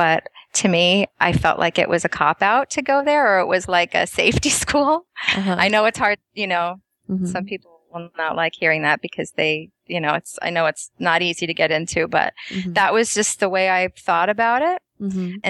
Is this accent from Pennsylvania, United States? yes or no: no; New Jersey, United States; But growing up in New Jersey, we had to drive pretty far, actually, to even watch General Conference.